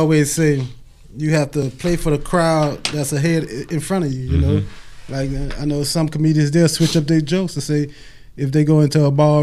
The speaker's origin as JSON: {"language": "English", "region": "Louisiana", "country": "United States", "said": "All right, so I'm from the Southern Bend, man."}